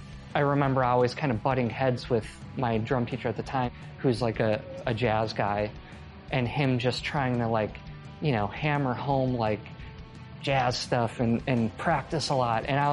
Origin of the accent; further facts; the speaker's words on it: Menomonee Falls, Wisconsin, United States; I grew up in Menominee Falls on a street called Destiny Drive, which is a pretty cool name for a street, I guess.